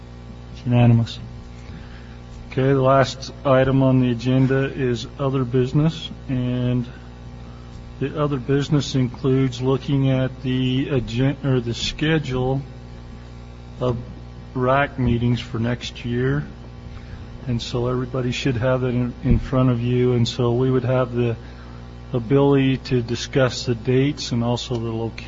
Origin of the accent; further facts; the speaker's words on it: St. George, Utah, United States; But again, I'm from St. George